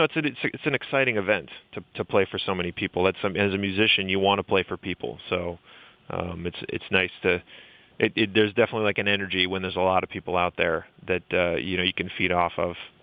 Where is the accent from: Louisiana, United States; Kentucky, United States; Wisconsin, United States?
Wisconsin, United States; De Pere; I grew up in Ledgeview. I grew up in De Pere and Ledgeview. I mean, we lived in De Pere proper and also Ledgeview when I was growing up, and I graduated from De Pere High School on the east side in 1997.